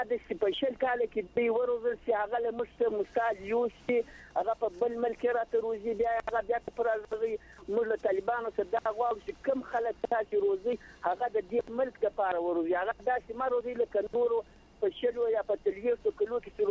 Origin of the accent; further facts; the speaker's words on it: Zabul, Afghanistan; زه د زابل د ولایت ته غر د ولسوالۍ